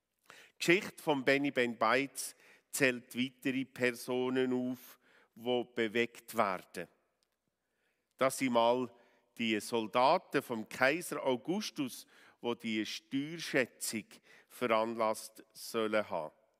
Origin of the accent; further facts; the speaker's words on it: Bern, Switzerland; das ich natürlich als Berner sehr gerne singe und euch einlade, auf gut Berndeutsch mitzusingen